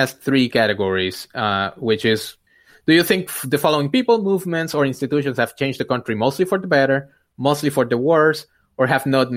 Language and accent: English; Puerto Rico; I come from Puerto Rico, my wife is from Mexico